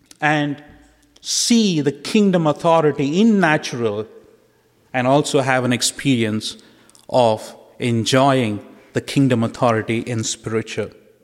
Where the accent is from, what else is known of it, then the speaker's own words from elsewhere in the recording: India; I was born and raised in India, the largest democracy of the world.